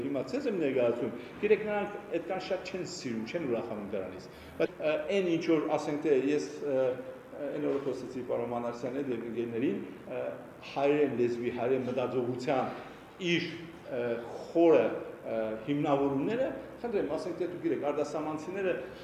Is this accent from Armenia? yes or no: yes; Gyumri, Shirak, Armenia; Բնական է, ես որպես գյումրեցի իրան այդ իր ասացի պատասխանը գրեցի